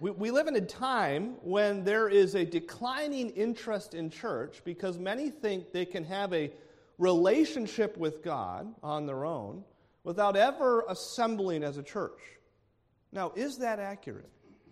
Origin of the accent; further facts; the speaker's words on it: United States; although I'm only an American, so I can only equate it to America.